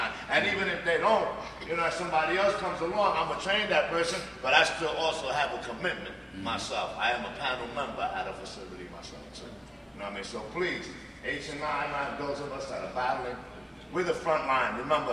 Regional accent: New York, United States; I'm originally from New York, up in the Bronx. That's where I got cleaned at.

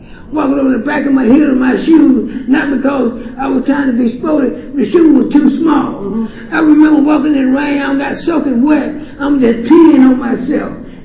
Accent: Florida, United States; now in Baltimore, United States; I'm originally from South Florida. I got cleaned up here in 2003, Baltimore area, and I consider Baltimore my home because my new life, my new beginning started there.

